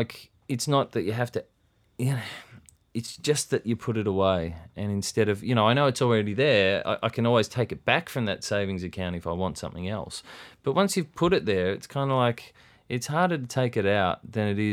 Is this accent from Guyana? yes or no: no; Melbourne, Victoria, Australia; just because we grew up in Melbourne in Australia in the, you know, 80s to noughties.